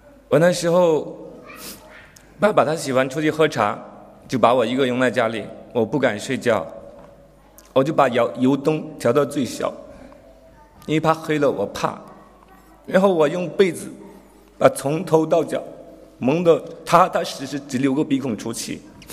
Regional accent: China; 我出生在中国很偏僻的农村，小时候家里很穷，住的房子是下雨就要漏水的，而且你会怕那个墙会倒下来。

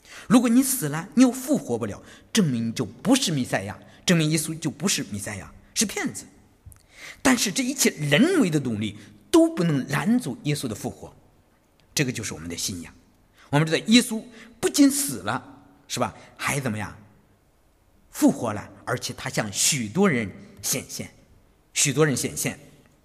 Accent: China; 不只是我们中国人不信，外国人也不信。

